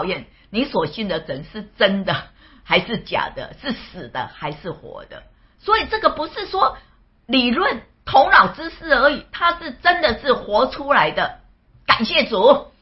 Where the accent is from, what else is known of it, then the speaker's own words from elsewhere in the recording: China; 我从小教育我就是中国人，我就从小我就是这样，我就是中国人，是炎黄子孙